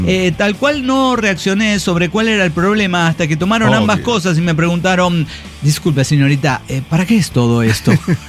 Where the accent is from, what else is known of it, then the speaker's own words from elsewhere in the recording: Mexico; Mira, no, es que yo no lo puedo creer. ¿Es porque soy mexicana?